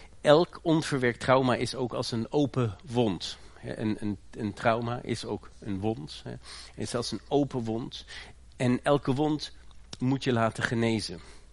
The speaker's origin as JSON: {"language": "Dutch", "country": "Germany", "tie": "born or raised there", "lives_now": "Netherlands", "said": "Ik ben opgegroeid in Duitsland."}